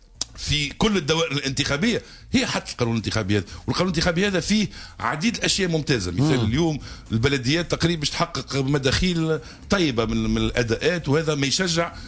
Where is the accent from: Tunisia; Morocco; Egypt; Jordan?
Tunisia